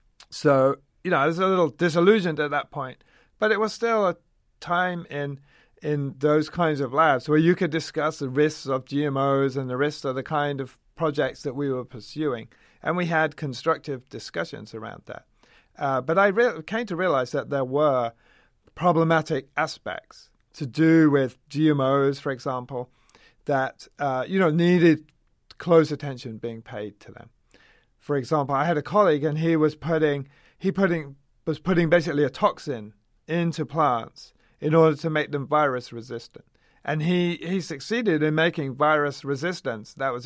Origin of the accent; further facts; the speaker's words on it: United Kingdom; So I did a PhD in England. So I'm British. Did a PhD in England in plant virology.